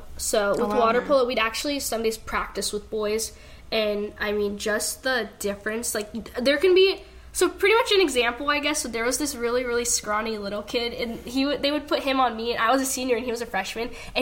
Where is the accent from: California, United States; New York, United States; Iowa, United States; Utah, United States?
California, United States; because originally I'm from California, so obviously very far from here.